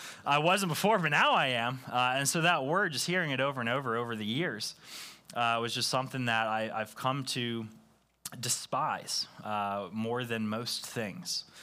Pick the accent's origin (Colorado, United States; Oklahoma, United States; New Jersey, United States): New Jersey, United States; I grew up in New Jersey. I learned how to drive in New Jersey.